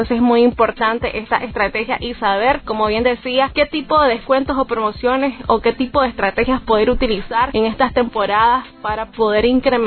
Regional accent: Nicaragua; como nicaragüenses que somos

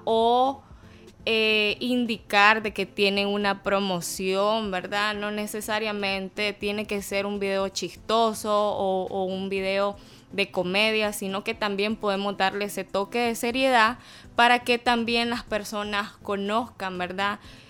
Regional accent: Nicaragua; nosotros como nicaragüenses nos destacamos como personas creativas, personas innovadoras

